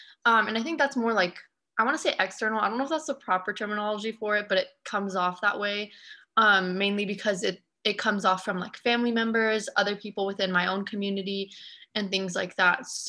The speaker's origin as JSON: {"language": "English", "region": "Idaho", "country": "United States", "said": "and I am Pakistani American, and I'm from Idaho."}